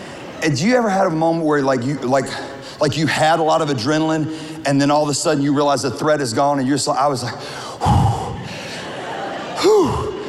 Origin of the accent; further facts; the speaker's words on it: Louisiana, United States; now in Texas, United States; I'm from Louisiana. I live in Texas. I'm a Southern pastor.